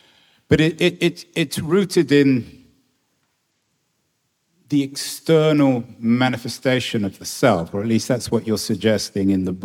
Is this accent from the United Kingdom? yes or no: yes; England, United Kingdom; now in United States; when I first came to America, I came originally from England.